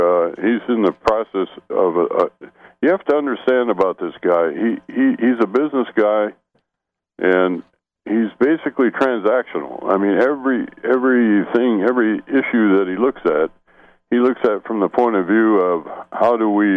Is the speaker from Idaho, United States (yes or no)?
no; Lansing, Michigan, United States; moved away; because I grew up in Lansing.